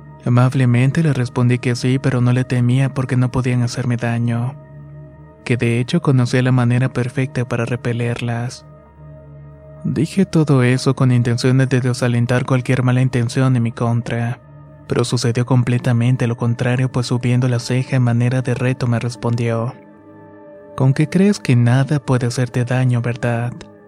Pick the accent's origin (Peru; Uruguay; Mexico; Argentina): Mexico; Aguascalientes; Soy del estado de Aguascalientes.